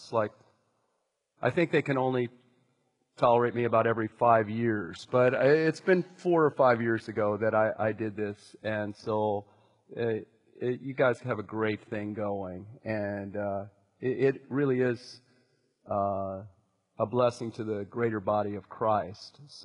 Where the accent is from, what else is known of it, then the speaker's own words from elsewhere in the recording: New York, United States; So I was raised in New York in a Jewish family, conservative Jewish family.